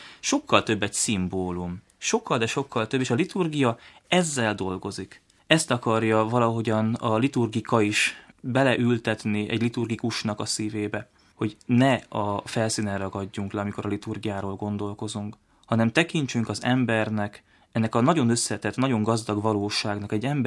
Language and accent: Hungarian; Bakonygyirót, Győr-Moson-Sopron, Hungary; Én bakonygyiróti származású vagyok